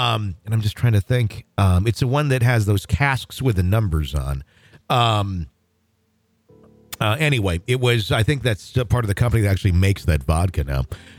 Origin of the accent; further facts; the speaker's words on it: Aberdeen, Washington, United States; born there; I was born in Aberdeen, Washington." Yes, I know … or I knew … And at one point we lived in a haunted house on Hoquiam River that we called Windowtopia.